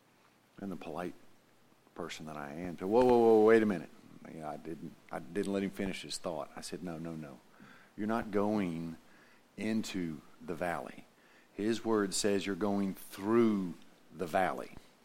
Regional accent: South Carolina, United States; I'm from South Carolina, and I'm going to Anchorage.

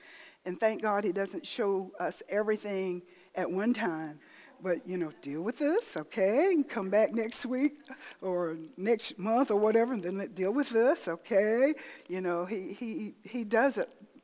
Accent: South Carolina, United States; I was raised in the South, about 60 miles from the coast off of South Carolina.

